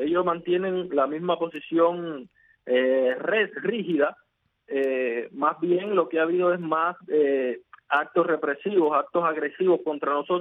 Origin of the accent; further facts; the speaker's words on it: Cuba; somos los opositores cubanos, también están los grupos religiosos cristianos acá en Cuba